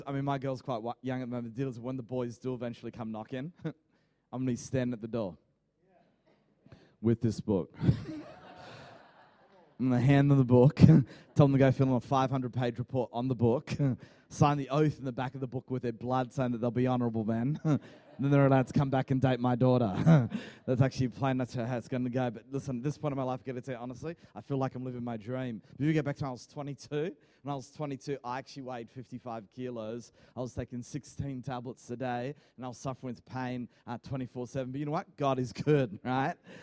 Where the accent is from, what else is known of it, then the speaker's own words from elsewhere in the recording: Queensland, Australia; now in Sydney, Australia; I actually originally grew up in Queensland, and about 12 years ago, I actually moved to Sydney.